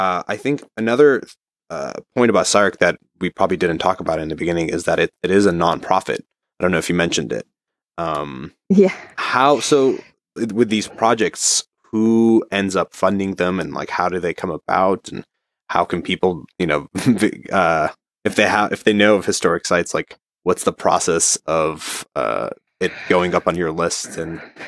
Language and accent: English; Beirut, Beirut Governorate, Lebanon; I mean, I grew up in Beirut